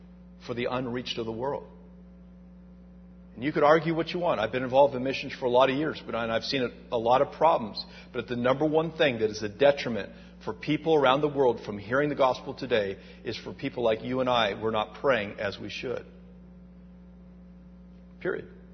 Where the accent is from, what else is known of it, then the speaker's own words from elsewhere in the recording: Oregon, United States; You know, I grew up in Oregon, and we had 26 apple trees on the property where I grew up.